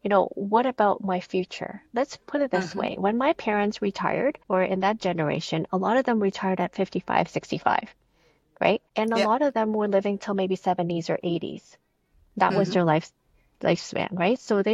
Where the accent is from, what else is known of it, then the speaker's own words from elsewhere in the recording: Toronto, Ontario, Canada; I am from Toronto, Canada.